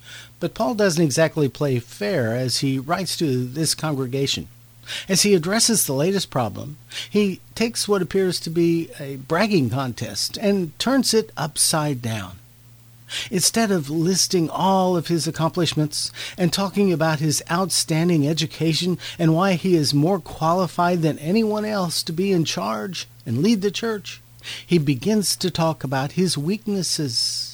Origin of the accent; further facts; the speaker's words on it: United States; especially as an American, this text from today's lesson can be a bit confusing to us